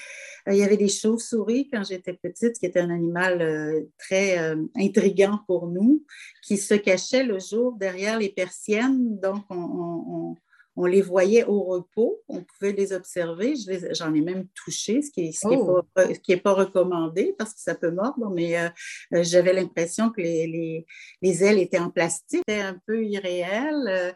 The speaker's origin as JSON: {"language": "French", "town": "Montreal", "region": "Quebec", "country": "Canada", "tie": "born or raised there", "said": "Alors, j'ai été élevée à Montréal, mais j'ai eu la chance d'avoir un chalet familial au bord d'un lac, dans la forêt des Hautes-Laurentides, avec les montagnes alentour."}